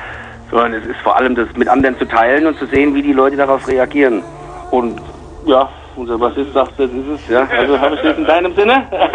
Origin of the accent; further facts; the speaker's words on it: Frankfurt, Hesse, Germany; Ja, ansonsten bin ich Frankfurter, das ist ganz elementar.